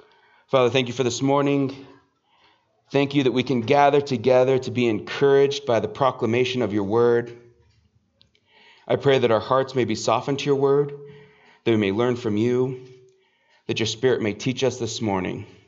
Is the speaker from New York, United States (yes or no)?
no; Colorado, United States; I'm a small town boy. So I grew up in Southeast Colorado.